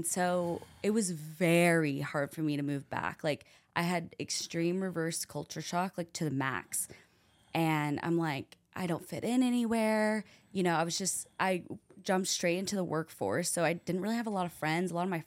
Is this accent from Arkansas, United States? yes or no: yes; Fayetteville, Arkansas, United States; I was raised in Fayetteville.